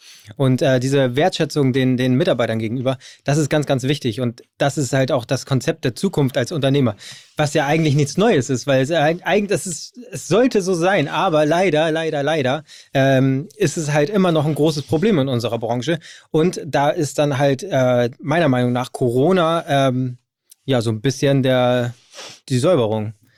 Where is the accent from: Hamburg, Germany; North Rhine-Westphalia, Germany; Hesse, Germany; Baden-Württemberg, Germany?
Hamburg, Germany; ich bin aus Hamburg